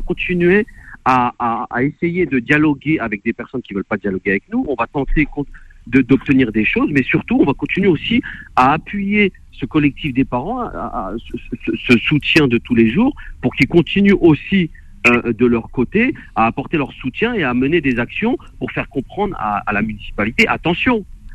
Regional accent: Sartrouville, Île-de-France, France; On est des Sartrouvillois et des Sartrouvilloises qui adorons notre ville et on s'investit pour notre ville.

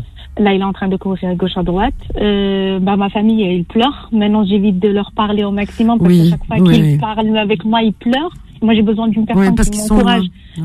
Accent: Algeria; on va dire algérien parce que je suis algérienne

